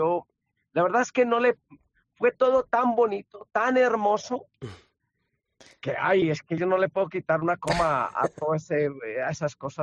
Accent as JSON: {"language": "Spanish", "country": "Colombia", "said": "Es una obligación moral con mi tierra colombiana, con lo que estamos pasando y lo que tenemos que padecer de la intolerancia de mucha gente."}